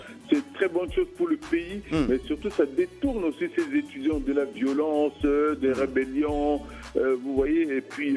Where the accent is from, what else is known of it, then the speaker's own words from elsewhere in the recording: Bangassou, Mbomou, Central African Republic; quand on montait dans son bus pour aller à Bangassou, dans ma ville natale